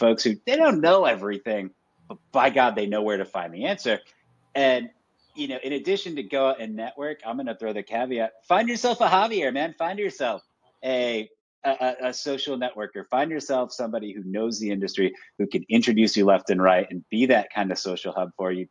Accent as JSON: {"language": "English", "town": "Syracuse", "region": "New York", "country": "United States", "said": "No, I'm from Syracuse, but I've been in SoCal for about 10 years."}